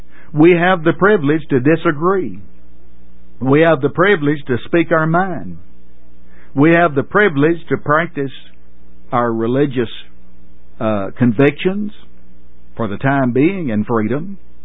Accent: United States; Maybe what we ought to be saying is that I'm grateful that I'm American rather than proud to be American.

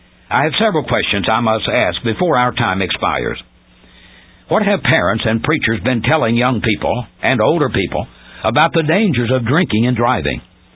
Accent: Portland, Tennessee, United States; Four people from Portland, Tennessee, my hometown, have been charged with bilking Walmart of $1,500,000.

